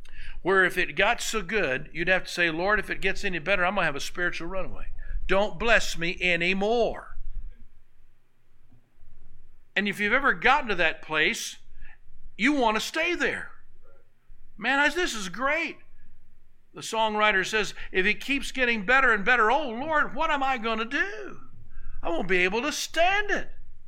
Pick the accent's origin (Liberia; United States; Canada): United States; Oklahoma; I mean, I grew up here in Oklahoma.